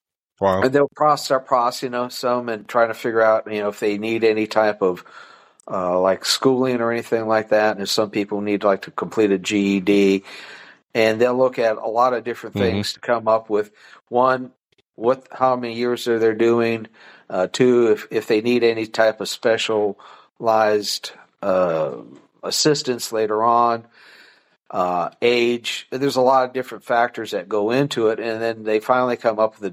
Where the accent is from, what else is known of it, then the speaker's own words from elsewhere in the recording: Ohio, United States; I was born and raised up in Northern Ohio, and in 1975, the place I was working at got laid off during the time as everything was going downhill.